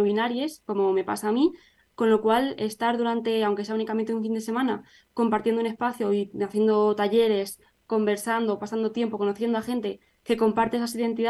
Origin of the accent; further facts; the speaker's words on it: Ciudad Real, Castilla-La Mancha, Spain; now in Salamanca, Spain; tengo 20 años, soy estudiante de Ciudad Real, pero actualmente estudio en Salamanca.